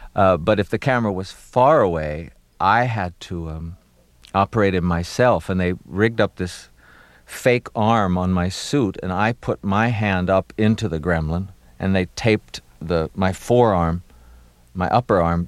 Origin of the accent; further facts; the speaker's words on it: Baltimore, Maryland, United States; accent: Baltimore; I decided when I was working on 52 Pickup to use my Baltimore accent because I thought it would make the man more dangerous